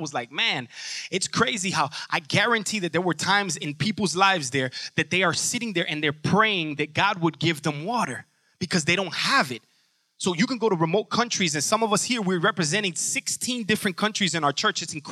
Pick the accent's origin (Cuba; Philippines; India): Cuba; now in United States; I come from Cuba and I was fabricated there. And then I was brought in, you know, brought to something here in the United States of America. But for the most part, I was made in Cuba.